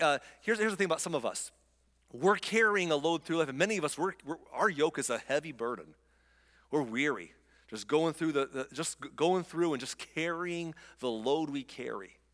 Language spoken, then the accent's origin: English; Michigan, United States; walking through the neighborhood of my hometown, which was a little town in the middle of Michigan with one blinking light, and it was a village of 500 people